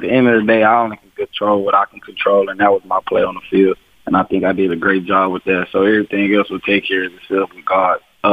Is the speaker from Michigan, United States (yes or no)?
no; Houston, Texas, United States; I just came back to my hometown, Houston, to work out for a couple of days and see my fam.